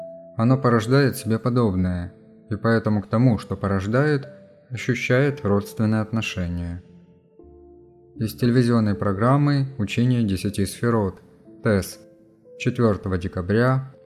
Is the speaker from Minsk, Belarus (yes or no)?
no; Vitebsk, Vitebsk Region, Belarus; born there; Я родился в Витебске